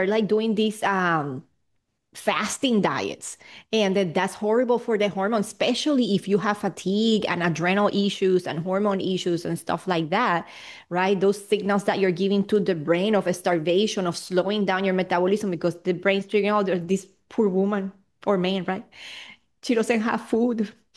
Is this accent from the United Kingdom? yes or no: no; Puerto Rico; I'm from Puerto Rico. So in my culture, we drink a lot of coffee.